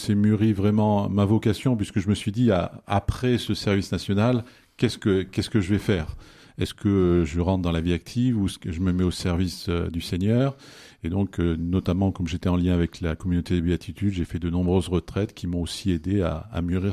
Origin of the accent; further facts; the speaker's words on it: Auvergne-Rhône-Alpes, France; je suis un Auvergnat 100%. Voilà, donc j'ai deux grandes sœurs, j'ai 9 neveux et nièces et 18 petits neveux et nièces. Voilà, donc je suis d'une famille chrétienne